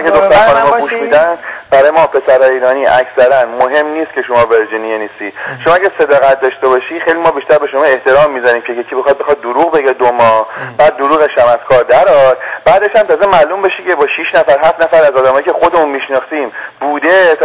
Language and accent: Persian; United States; ما الان تو آمریکا بزرگ شدیم، من ایران بلد نیستم، 23 سال اینجا بودم.